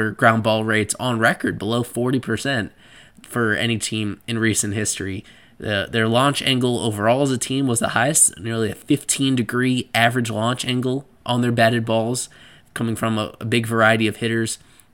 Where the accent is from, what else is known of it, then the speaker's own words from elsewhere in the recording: New Rochelle, New York, United States; It's just a few cities over from where I grew up in New Rochelle, New York.